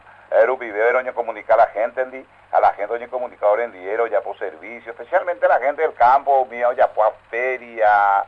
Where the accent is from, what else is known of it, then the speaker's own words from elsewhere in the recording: Isla Umbú, Ñeembucú, Paraguay; born there; Desde chico, en mi pueblo donde nací, que se llama precisamente Isla Umbú